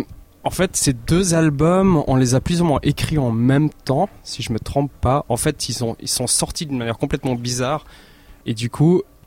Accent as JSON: {"language": "French", "town": "Rolle", "region": "Vaud", "country": "Switzerland", "tie": "born or raised there", "said": "Mathieu et moi-même, on vient de Roll. Enfin, on a grandi là-bas."}